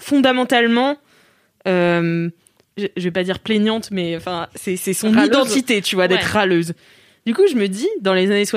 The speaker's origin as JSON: {"language": "French", "country": "France", "said": "c'est un truc qu'on fait hyper naturellement en tant que Français"}